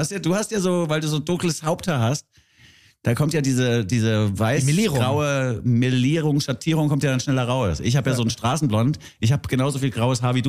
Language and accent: German; Germany; Unser Kanzler Friedrich Merz.